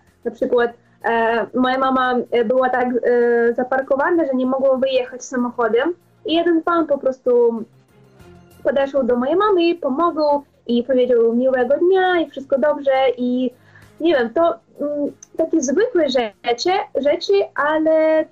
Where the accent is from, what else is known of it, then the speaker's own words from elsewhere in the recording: Ukraine; Polish is a second language; my Ukraińcy, my chcemy, żeby ta wojna skończyła się i my robimy wszystko, co my możemy.